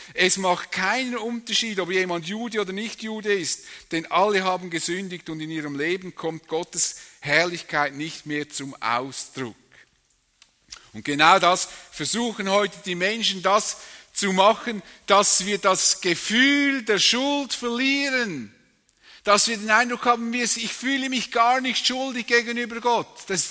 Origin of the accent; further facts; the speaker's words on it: Switzerland; ich bin Schweizer, habe so eine deutsche Nummer dran